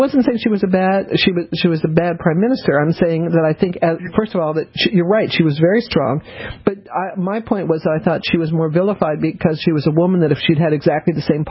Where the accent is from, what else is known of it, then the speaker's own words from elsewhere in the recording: New Orleans, Louisiana, United States; also born or lived in Texas; Or I'm not really a Texan, as you know. I'm from New Orleans, but I went to school in Texas.